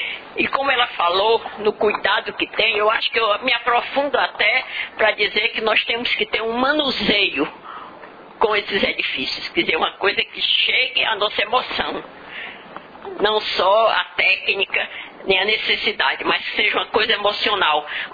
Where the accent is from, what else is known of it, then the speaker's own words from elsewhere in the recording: Ceará, Brazil; venho do Ceará, interior do Ceará, região dos Iamuns, dizem que é a mais pobre ou climaticamente a mais sofrida